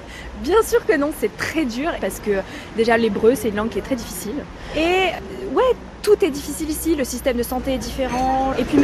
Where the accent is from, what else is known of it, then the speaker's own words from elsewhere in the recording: Paris, Île-de-France, France; Je suis née à Paris, j'ai vécu toute ma vie à Paris, mes parents payent des impôts en France depuis 1980.